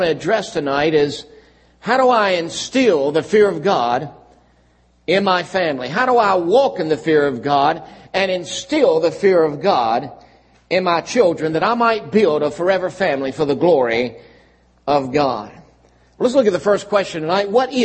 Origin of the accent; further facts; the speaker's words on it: Lynchburg, Virginia, United States; when I was growing up in Lynchburg, Virginia, there were always bullies on the playground.